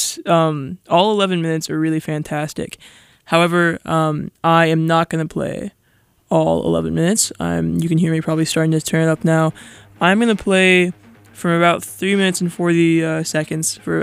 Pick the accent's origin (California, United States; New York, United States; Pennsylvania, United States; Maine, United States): California, United States; Orange County; If that sounds unfamiliar, it's because it's a band from my hometown. I like to play a lot of hometown bands.